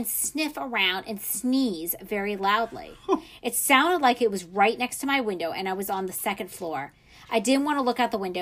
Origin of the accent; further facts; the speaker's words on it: Maryland, United States; So, I grew up in Maryland, so this is kind of, you know, near where I grew up.